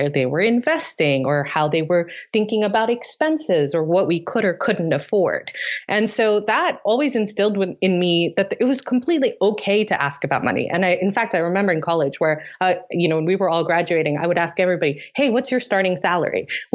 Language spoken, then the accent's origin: English; Tanzania; where I grew up in East Africa in Tanzania.